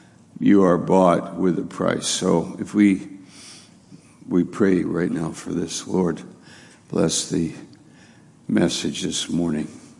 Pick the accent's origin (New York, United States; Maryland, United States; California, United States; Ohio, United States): New York, United States; Rome; I had an uncle in Clayton who was, I believe, we're from Rome, New York, so he was the first Roman lost in World War II.